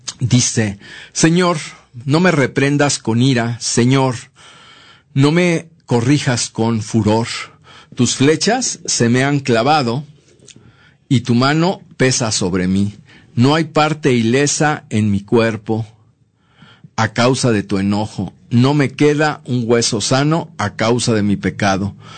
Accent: Mexico; son las flores que nos corresponden a nosotros como mexicanos

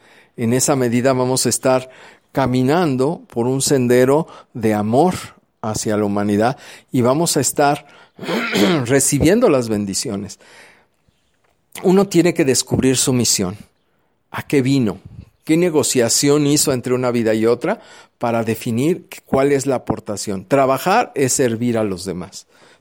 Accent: Mexico; desafortunadamente como mexicanos

